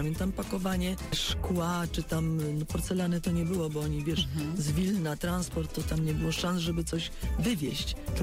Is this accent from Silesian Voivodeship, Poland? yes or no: no; Zielona Góra, Lubusz Voivodeship, Poland; born there; No tak, bo się urodziłam w Zielonej Górze.